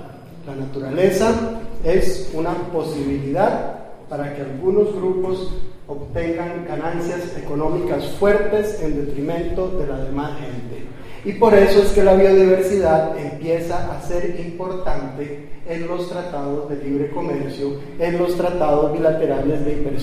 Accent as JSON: {"language": "Spanish", "country": "Costa Rica", "said": "como en mi país, en Costa Rica, se está haciendo actualmente"}